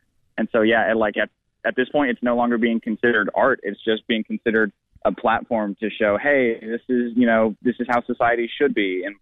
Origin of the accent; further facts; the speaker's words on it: the South, United States; growing up in the South, I've always been told treat a gun like it's loaded at all times